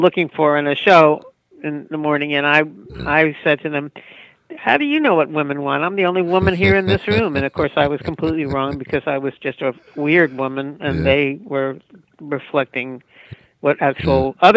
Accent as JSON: {"language": "English", "region": "New York", "country": "United States", "tie": "born there", "lives_now": "California, United States", "said": "No. I was born in New York, weirdly, and then I lived in New York for a part of the 80s, yeah. But I live in California and have since high school."}